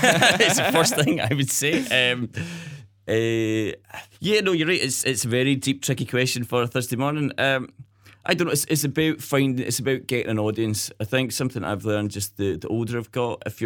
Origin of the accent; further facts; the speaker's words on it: Glasgow, Scotland, United Kingdom; In Shetland, there's so many different people coming in. I mean, I was from Glasgow, I was up there.